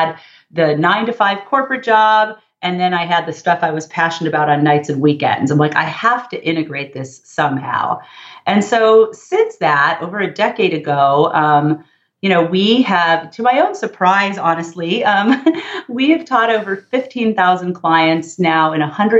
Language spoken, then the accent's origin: English; Los Angeles, California, United States; and I grew up in the San Fernando Valley, part of Los Angeles.